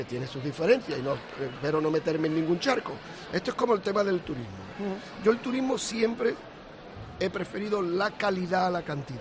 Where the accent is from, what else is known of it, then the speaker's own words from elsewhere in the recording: Cádiz, Andalusia, Spain; es algo que como gaditano, porque al final en el ayuntamiento pues estamos de paso, pero seguiremos viviendo en Cádiz